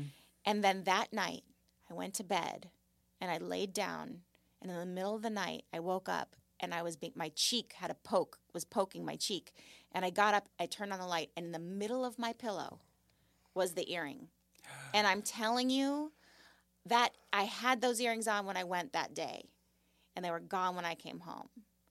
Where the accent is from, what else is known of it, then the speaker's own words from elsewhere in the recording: Malibu, California, United States; But I grew up in Malibu, and I lived on Point Doom.